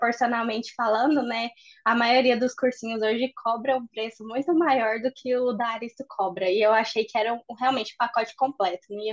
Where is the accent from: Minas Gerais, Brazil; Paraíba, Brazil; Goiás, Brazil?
Goiás, Brazil; Goiânia; Eu sou daqui de Goiânia.